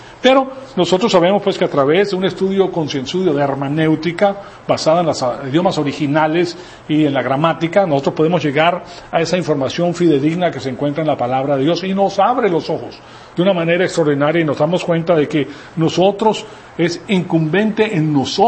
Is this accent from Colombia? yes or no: no; Venezuela; also born or lived in Bolivia; yo crecí en la Iglesia Católica, yo me crié en los mejores colegios de Venezuela, en La Salle, estuve en el Santo Domingo Sabio por un periodo de tiempo, estuve en La Salle, la mayor parte de mi vida estudié en La Salle.